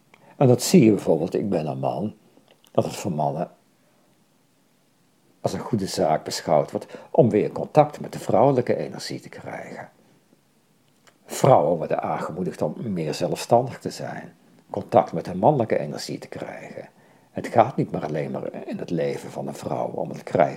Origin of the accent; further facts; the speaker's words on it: Tilburg, North Brabant, Netherlands; En toen ik opgroeide In Tilburg, ik werd in 1956 daar geboren, was Tilburg nog zo'n stad van hele grote fabrieken, textielfabrieken.